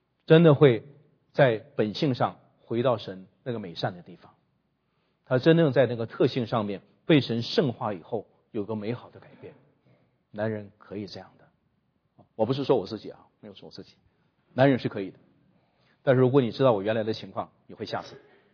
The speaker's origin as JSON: {"language": "Chinese", "region": "Heilongjiang", "country": "China", "tie": "born there", "also_born_or_lived": "Shanghai / Xiamen", "moved": "as an adult", "said": "我生在黑龙江，在上海读大学，在厦门工作，那是个 mix 的，是受各个地域的影响，是个混合体。"}